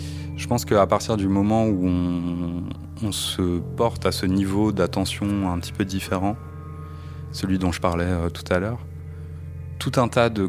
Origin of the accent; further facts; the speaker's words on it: Paris, Île-de-France, France; born there; Moi je suis né à Paris dans le 18e